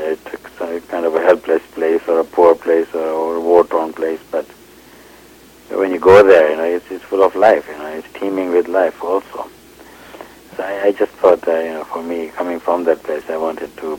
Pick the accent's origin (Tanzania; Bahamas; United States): Tanzania; moved away as an adult; also born or lived in Kenya; No, I was born in Kenya and raised in Tanzania.